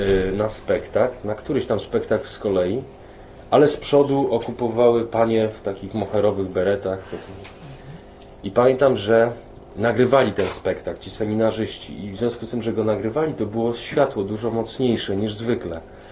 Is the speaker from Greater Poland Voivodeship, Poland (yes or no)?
no; Tarnów, Lesser Poland, Poland; now in Warsaw, Poland; zawsze jak pytają się mnie, skąd jestem, to nigdy nie mówię, że z Warszawy, pomimo tego, że tam mieszkam od 7 lat, tylko zawsze mówię, że z Tarnowa.